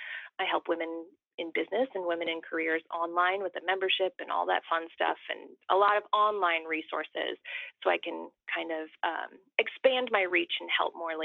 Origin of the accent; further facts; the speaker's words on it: Midwest, United States; but I grew up in the Midwest, and that it's just not a career path there.